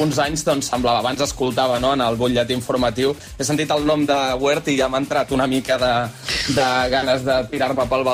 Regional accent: Catalonia, Spain; jo crec que del món del freestyle, de tots els que som catalans, que no en som pocs, tampoc

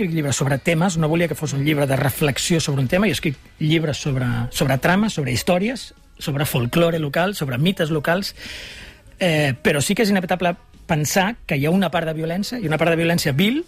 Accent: Catalonia, Spain; Jo, d'adolescent, feia servir una jerga particular en el meu poble, que era una jerga, no diria ni tan sols del meu poble ni del Baix Llobregat, era una jerga de tres carrers del meu poble

